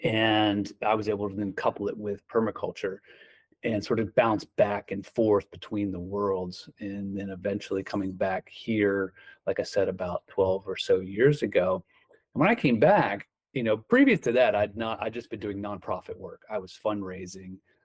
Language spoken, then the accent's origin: English; Frederick, Maryland, United States; here in Frederick, Maryland, which was my hometown, which was helpful because I had a lot of relationships already in place.